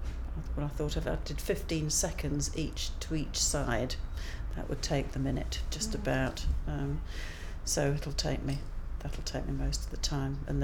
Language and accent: English; Croydon, London, United Kingdom; also born or lived in Streatham / North East England; now in West Midlands, United Kingdom; No, I was born in Streatham, lived most of my life in Croydon, really.